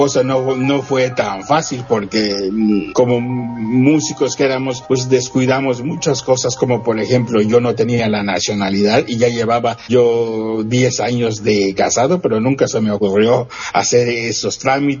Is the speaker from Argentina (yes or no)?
no; Valladolid, Yucatán, Mexico; also born or lived in Mérida; yo nací en la ciudad de Mérida, que porque mis padres vivían ahí, pero yo me crié, toda mi infancia la viví en Valladolid, que es muy cerca de Mérida. Valladolid, Yucatán